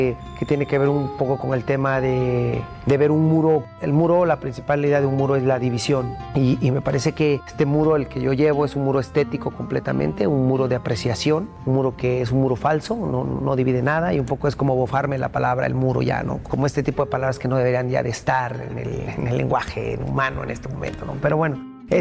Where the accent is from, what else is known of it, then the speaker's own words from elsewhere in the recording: Oaxaca, Mexico; Yo viví Oaxaca pues desde que nací, soy oaxaqueño de toda la vida.